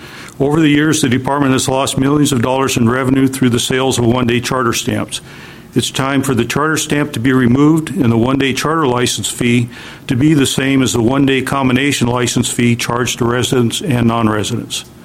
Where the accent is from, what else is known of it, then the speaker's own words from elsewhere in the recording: Sequim, Washington, United States; I'm from Squim, Washington.